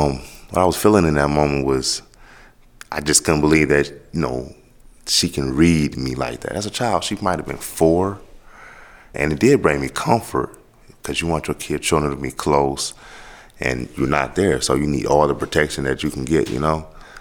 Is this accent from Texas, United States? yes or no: no; Muskegon, Michigan, United States; I'm from Muskegon, Michigan.